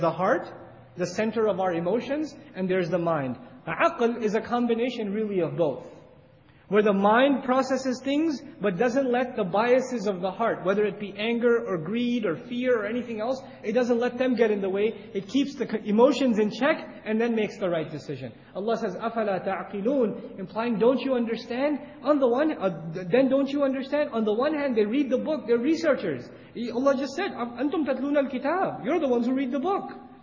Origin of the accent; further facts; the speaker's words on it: New York, United States; now in Texas, United States; at least I haven't had much Texas experience yet, I'm from New York still in my head.